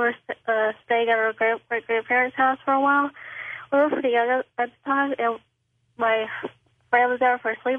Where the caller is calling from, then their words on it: Tupelo, Mississippi, United States; from Tupelo, Mississippi.